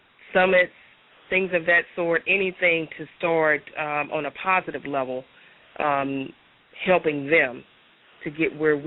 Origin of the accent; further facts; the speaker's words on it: Mississippi, United States; Right now, I know within my area, and I'm from Mississippi, there are some things in which that I'm working on here for the youth here.